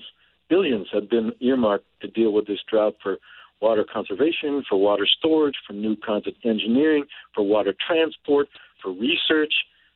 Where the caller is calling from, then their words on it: Michigan, United States; As an observer, and mind you, I'm speaking from Michigan, and we have more fresh water than any place on the planet.